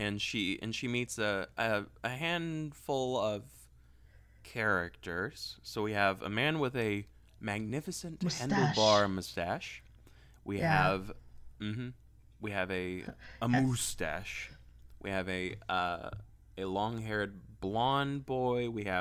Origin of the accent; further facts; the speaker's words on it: Southeast, United States; which is what I'm used to, as I am from the South. Well, the Southeast.